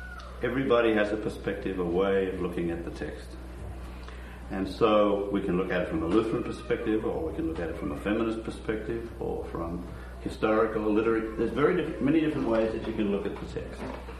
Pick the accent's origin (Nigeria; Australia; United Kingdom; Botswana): Australia; now in United States; So I'm Australian.